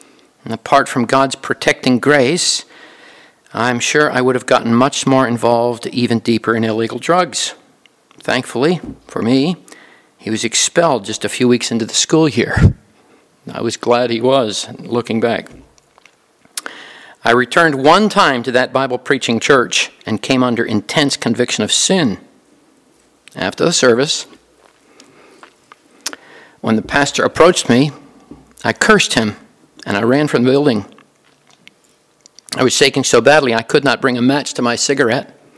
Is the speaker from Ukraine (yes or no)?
no; Pennsylvania, United States; I grew up in Pennsylvania and lived in the same house all the way through high school.